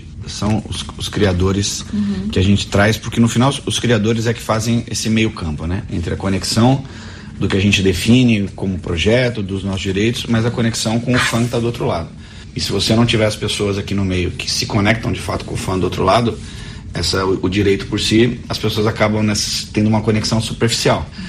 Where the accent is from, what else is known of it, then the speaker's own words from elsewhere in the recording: Portugal; Particularmente eu sou português, né?